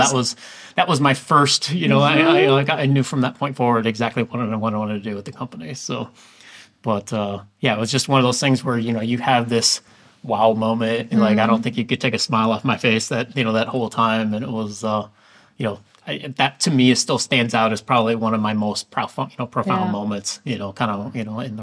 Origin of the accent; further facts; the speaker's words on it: Illinois, United States; now in Orlando, United States; I mean, I'm a Chicago guy, so like I grew up outside Chicago. I'm a huge Chicago sports fan.